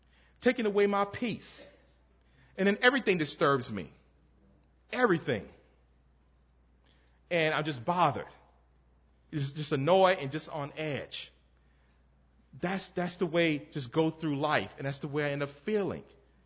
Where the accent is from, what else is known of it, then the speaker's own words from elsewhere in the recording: New Orleans, Louisiana, United States; moved away as an adult; I grew up in New Orleans. Gumbo, red beans and rice, you know, etouffee, all that stuff.